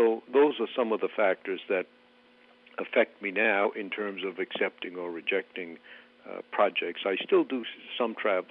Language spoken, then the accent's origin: English; United States; I'm an American, proud of it, always will be